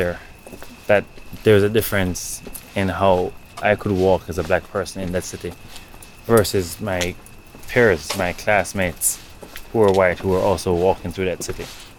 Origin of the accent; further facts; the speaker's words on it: Jamaica; accent: Jamaican; Maybe it was something in the way I approached him, maybe something in my Jamaican accent threw him off, who knows?